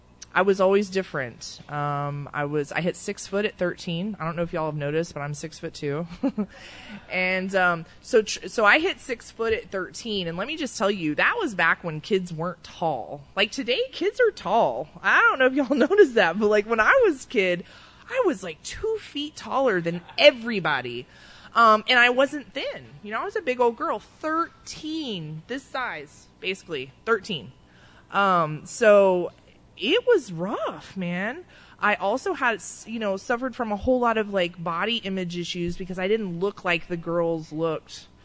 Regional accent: Fort Rucker, Alabama, United States; born there; I was born in Alabama. I don't like to tell too many people that, but it's true. I was born in Alabama, 1975, Fort Rucker.

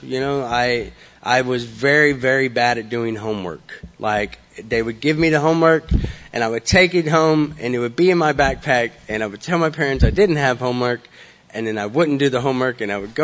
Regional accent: Brenham, Texas, United States; also born or lived in Austin / Somerville; I was born in Austin. We immediately moved to Somerville, Texas. I don't know if any of y'all know anything about that, but it's pretty small.

